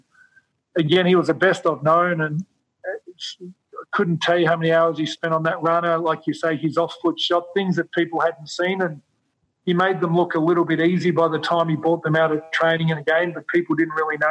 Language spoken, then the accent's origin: English; Australia; moved away; back then when I said I came from Australia, people still thought that was further south in the United States.